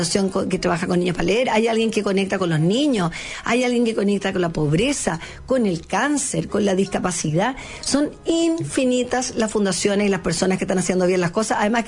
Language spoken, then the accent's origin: Spanish; Chile; ¿Que nos falta todavía como chilenos, como sociedad?